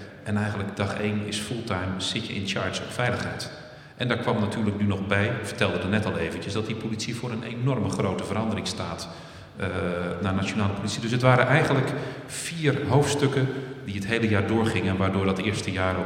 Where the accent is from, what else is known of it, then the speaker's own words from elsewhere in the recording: Rotterdam, South Holland, Netherlands; Ik was hiervoor korpschef in Overijssel. Ik ben net niet geboren, maar een getogen Rotterdammer.